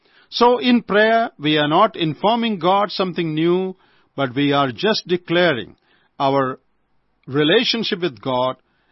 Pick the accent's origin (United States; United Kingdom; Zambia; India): India; Kerala; from Kerala, India.